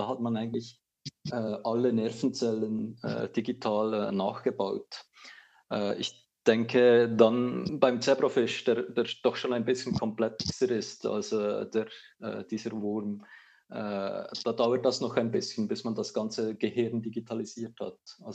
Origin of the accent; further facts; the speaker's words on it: Switzerland; du bist aus Österreich, ich bin aus der Schweiz